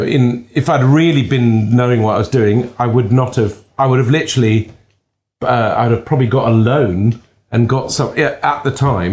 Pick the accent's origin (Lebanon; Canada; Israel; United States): Lebanon; growing up in Lebanon, foreign correspondents were kind of cool